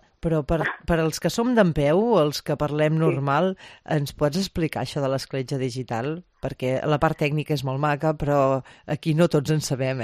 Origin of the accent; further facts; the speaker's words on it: Mataró, Catalonia, Spain; viatgem fins a la meva ciutat natal, Mataró